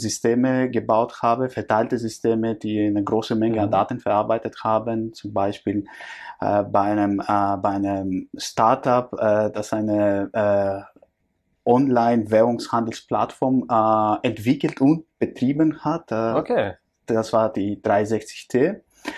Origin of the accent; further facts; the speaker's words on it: Greece; German is a second language; now in Germany; Ich komme ursprünglich aus Griechenland, bin aber jetzt seit 15 Jahren hier in Deutschland